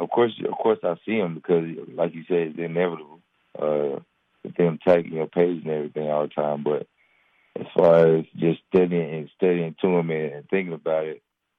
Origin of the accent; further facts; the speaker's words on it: Horn Lake, Mississippi, United States; I'm from North Mississippi, from Horn Lake, Mississippi. Nobody from where I'm from got the chance to go to the draft.